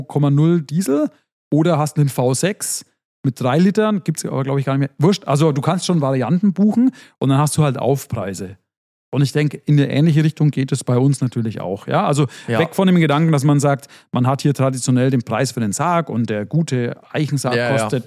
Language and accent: German; Bavaria, Germany; umso sympathischer finde ich es als Bayer.